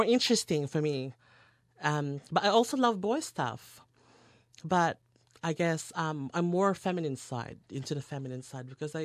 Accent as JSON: {"language": "English", "country": "Philippines", "accent": "Filipino", "said": "And because my Filipino accent was very strong."}